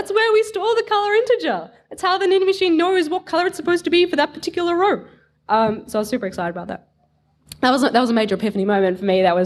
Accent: Australia; So I'd returned home from London. I only had a 2-year working visa here. I'm an Aussie, by the way.

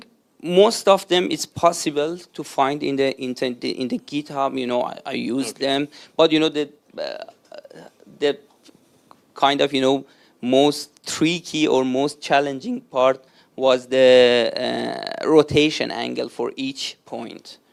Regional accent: Iran; I'm originally from Iran

